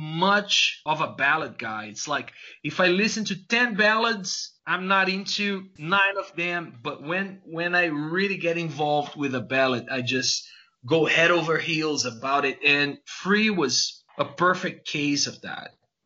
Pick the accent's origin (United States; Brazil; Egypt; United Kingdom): Brazil; And we're from Brazil, you know, tropical, sunny and stuff.